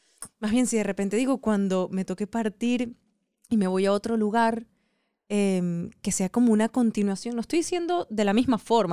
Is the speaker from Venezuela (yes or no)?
yes; Guatire, Miranda, Venezuela; Pero, y la gente se va a reír mucho porque los dos somos de Guatire.